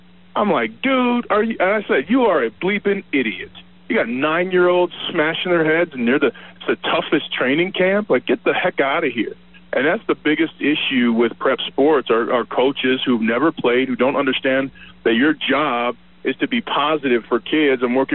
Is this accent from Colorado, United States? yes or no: yes; Colorado, United States; We're going to talk Broncos football a little bit because we're both from Colorado.